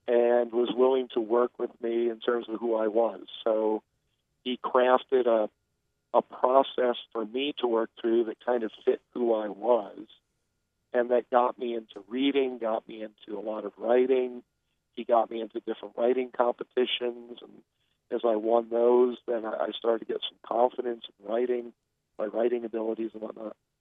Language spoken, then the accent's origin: English; Princeton, New Jersey, United States; also born or lived in New York City, United States / Boston, United States; I was actually born in New York City. When I was about 8 years old, we moved to Princeton, New Jersey. Spent the next 10 years there, then went to college up in Boston and worked there for a couple of years after college.